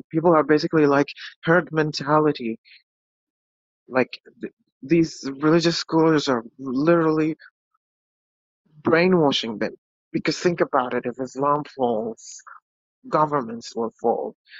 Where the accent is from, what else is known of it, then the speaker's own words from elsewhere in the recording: Bahrain; Hi, I am an atheist from Bahrain.